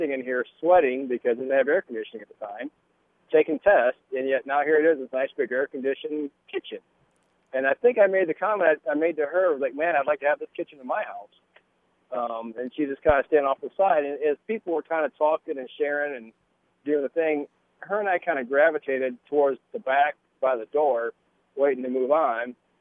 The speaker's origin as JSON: {"language": "English", "town": "Evansdale", "region": "Iowa", "country": "United States", "tie": "born or raised there", "said": "Now, we grew up in Evansdale, Iowa, which is right outside of Waterloo."}